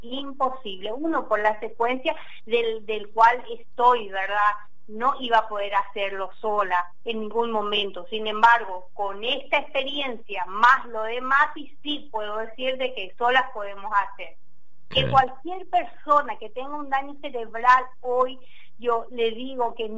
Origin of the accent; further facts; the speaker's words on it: Paraguay; Porque yo soy oriunda de Paraguay, nací en Paraguay, ¿verdad?